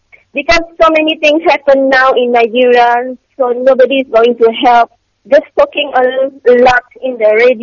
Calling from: Malaysia; I'm calling from Malaysia here.

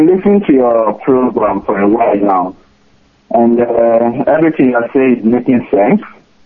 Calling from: Norway; I'm calling from Norway.

